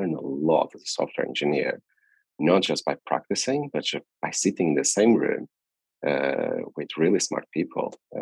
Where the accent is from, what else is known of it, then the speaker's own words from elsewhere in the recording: Porto, Porto District, Portugal; so I'm originally from Portugal, Porto, and I studied into what's called ISEC, which is Institute of Engineering of Porto.